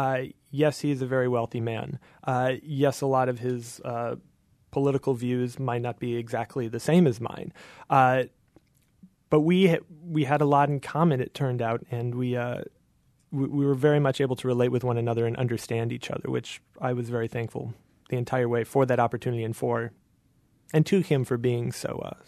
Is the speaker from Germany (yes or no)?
no; Wisconsin, United States; I'm from Wisconsin originally. I was raised around hunting, not in it.